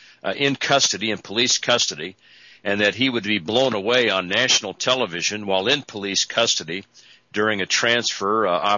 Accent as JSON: {"language": "English", "town": "Montgomery", "region": "Alabama", "country": "United States", "tie": "born or raised there", "said": "And as I was walking home from Floyd Elementary School there in Montgomery to where my folks lived on Wilmington Drive there"}